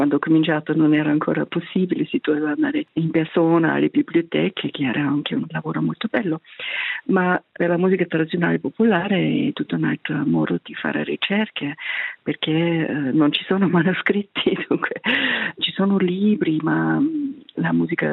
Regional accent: Austria; now in Paris, France; Io sono austriaca, ma abito a Parigi da 30 anni, più di 30 anni adesso

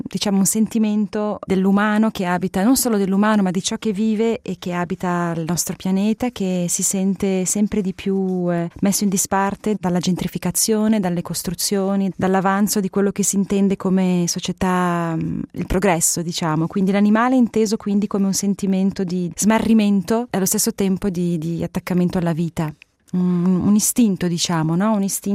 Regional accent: Ticino, Switzerland; sono cresciuta in Ticino, in questa zona del Ticino che si allunga, che va dalla Lombardia verso le Alpi

